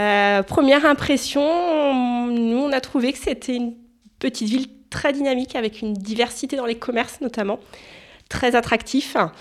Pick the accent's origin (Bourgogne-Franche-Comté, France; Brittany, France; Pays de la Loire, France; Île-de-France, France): Pays de la Loire, France; Je suis originaire de Sarthe, donc pas du tout du coin.